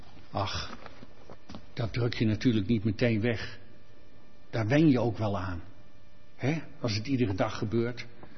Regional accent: Deventer, Overijssel, Netherlands; Nou, ik kwam uit Deventer, dat was natuurlijk ook al heel wat. Een oude stad, het oudste stenen huis van Nederland staat in Deventer.

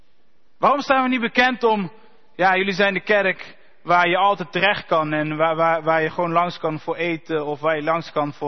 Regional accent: Netherlands; Omdat wij als Nederlanders, wij zeiken liever iemand af.

